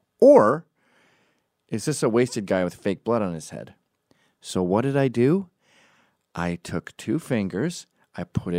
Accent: Kanata, Ontario, Canada; Now, I'm a Canadian non-drug user, never touched a syringe, never had gay sex. I'm 16 years old. I'm living in the upper middle class rural suburbs of Canada in Kanata, Ontario.

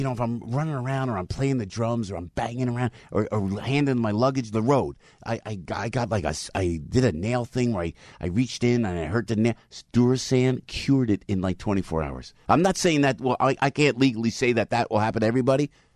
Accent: New Jersey, United States; accent: Jersey; My Jersey accent. It's a chocolate, coffee, and bag. This is my Jersey accent. Thank you. I try to avoid that Jersey accent, you know.

